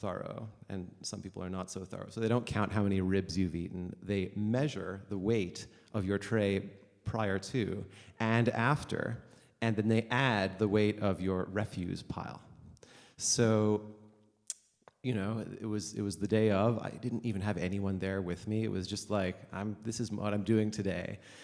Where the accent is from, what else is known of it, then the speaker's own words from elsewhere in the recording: Montreal, Quebec, Canada; this story takes place in the summer of 2008 in Montreal, my hometown